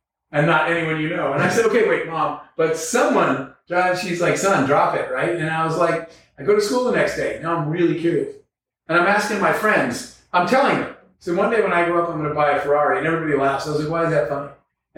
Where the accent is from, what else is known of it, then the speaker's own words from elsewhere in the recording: Arizona, United States; I've told this story before, that I grew up in the Arizona desert, kind of middle of nowhere, with a single mom who had three jobs and four kids. We were poor.